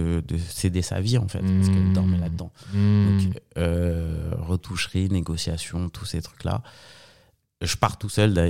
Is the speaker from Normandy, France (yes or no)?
no; Paris, Île-de-France, France; Moi, je suis né à Paris 15e.